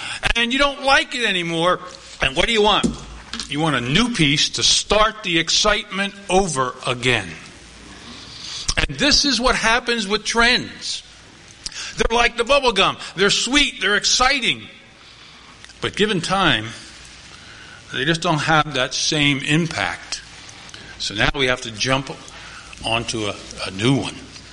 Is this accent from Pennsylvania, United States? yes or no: yes; Philadelphia, Pennsylvania, United States; Now, I grew up in Philadelphia, and I grew up not too far away from a company that made double bubble gum.